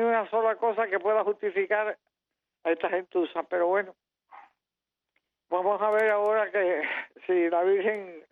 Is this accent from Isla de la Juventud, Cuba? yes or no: no; Santiago de Cuba, Cuba; born there; En primer lugar, que yo nací en Santiago y aunque no pasé toda mi niñez ahí, bueno, pasé un par de años, cuando tenía de 10 a 12 años.